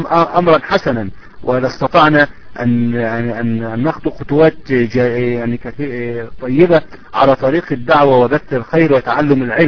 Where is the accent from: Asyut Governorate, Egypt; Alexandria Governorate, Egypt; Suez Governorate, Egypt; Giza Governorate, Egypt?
Asyut Governorate, Egypt; Asyut; نحن عندنا في أسيوط لا يوجد جوامع تفتح إلا في وقت الصلاة فقط وتغلق مباشرة